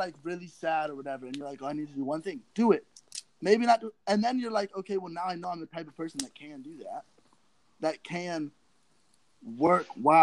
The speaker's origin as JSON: {"language": "English", "region": "Texas", "country": "United States", "tie": "born or raised there", "also_born_or_lived": "New York / Lakefield", "lives_now": "Toronto, Canada", "said": "I grew up in Texas. You know, I grew up very patriotic. You know, in Texas, like, and I was a shy kid."}